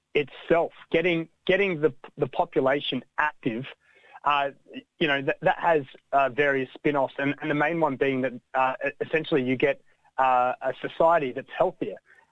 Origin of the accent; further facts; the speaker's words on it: Adelaide, South Australia, Australia; also born or lived in Stockholm, Sweden; now in Melbourne, Australia; Yeah, so I grew up in Adelaide. I was born in Stockholm, but my family migrated to Australia back in 89 when I was about 5 years old. Mm-hmm. So I call Adelaide home